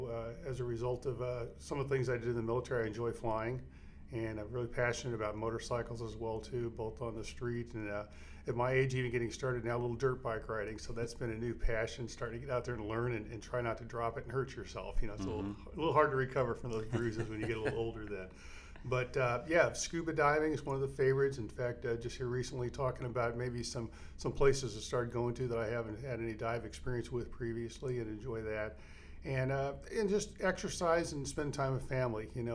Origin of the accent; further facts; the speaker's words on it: Indianapolis, Indiana, United States; Yeah, I grew up here actually in Indianapolis, so I spent most of my time here in Indianapolis.